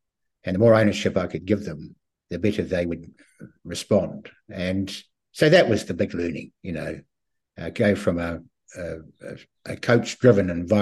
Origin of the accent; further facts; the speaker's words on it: Christchurch, Canterbury, New Zealand; where I was born and bred in Christchurch.